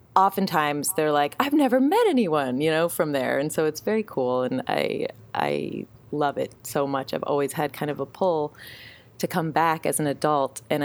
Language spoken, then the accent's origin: English; Fargo, North Dakota, United States; And so I grew up in Fargo, but to a mother who was, you know, English as a second language, grew up in Prague